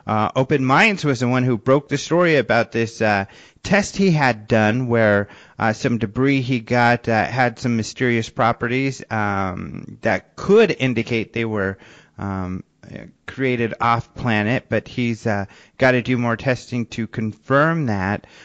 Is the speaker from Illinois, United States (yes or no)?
no; Colorado, United States; I remember when I came from Colorado and I crossed one bridge and it says something river and there's no water.